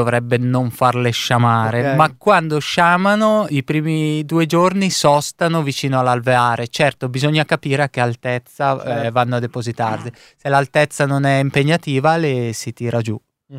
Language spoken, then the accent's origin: Italian; Milan, Lombardy, Italy; sono milanese, come diceva